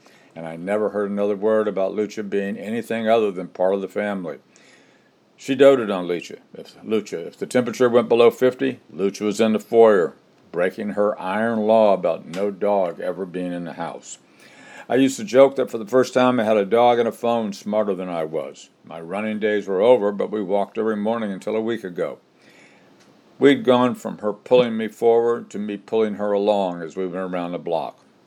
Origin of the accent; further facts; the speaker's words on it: Wyoming, United States; born there; also born or lived in New Orleans, Louisiana / Arkansas; I was born in Wyoming.